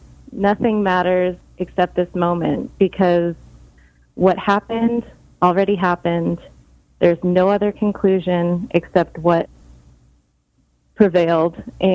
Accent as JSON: {"language": "English", "town": "Las Vegas", "region": "Nevada", "country": "United States", "tie": "born or raised there", "said": "Well, growing up in Las Vegas, there really wasn't much in the way of independently owned bars and restaurants."}